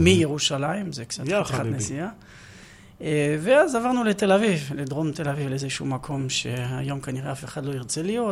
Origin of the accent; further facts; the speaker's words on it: Paris, Île-de-France, France; Hebrew is a second language; also born or lived in England; now in Israel; כן, הילדות והתבגרו בצרפת.